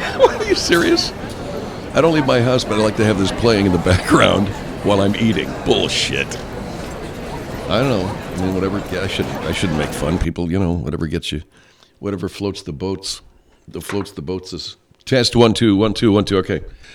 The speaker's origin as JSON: {"language": "English", "town": "Baltimore", "region": "Maryland", "country": "United States", "said": "I know I swallow my L's. I come from Baltimore, Maryland."}